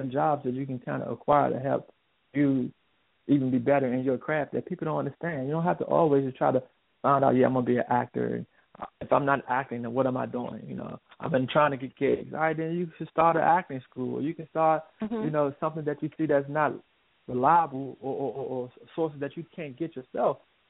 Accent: Washington, District of Columbia, United States; I'm from Washington D.C. area, and the Washington D.C. area is based on politics and building the law

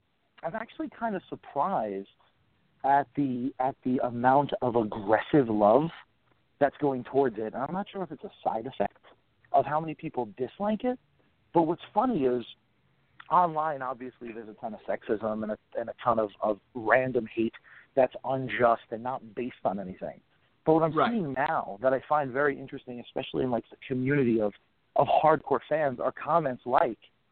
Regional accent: Long Island, New York, United States; I am from Long Island, New York, and I'm a very new member to the new Ghostbusters of Long Island.

